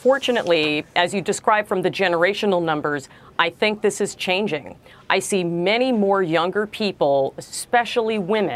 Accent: Brooklyn, New York, United States; born there; You know, Sharon, I was born in Brooklyn. We love to argue. It's an art form.

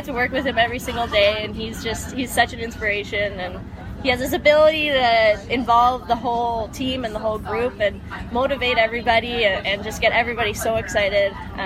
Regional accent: Calgary, Alberta, Canada; I'm from Calgary, Alberta, Canada

